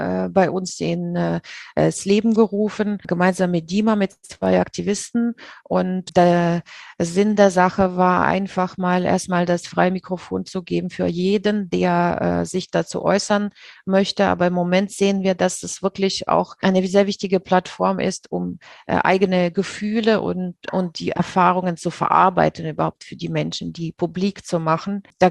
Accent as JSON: {"language": "German", "country": "Ukraine", "said": "Und man kennt sich so natürlich als Ukrainer dann unter den Ukrainern"}